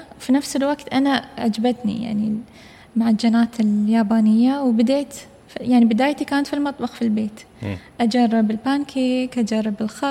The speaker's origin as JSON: {"language": "Arabic", "country": "United Arab Emirates", "said": "وممكن حتى أنا أول إماراتية أخذ هالشهادة"}